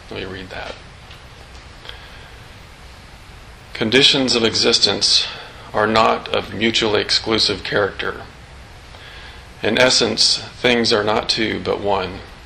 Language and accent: English; College Station, Texas, United States; now in Austin, United States; I grew up in College Station. Actually, don't hold it against me. and I went to A&M, actually, Texas A&M, but I did come over here to Austin and go to graduate school some years later